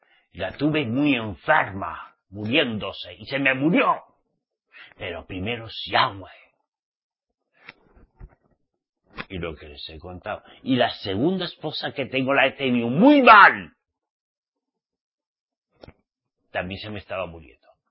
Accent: Basque Country, Spain; posiblemente en mi tierra. Como soy vasco

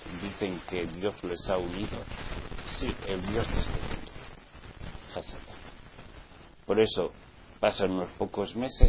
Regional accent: Spain; En mi país hay mucho cerdo, jamoncito de Ibérica, pata negra y todas esas cosas.

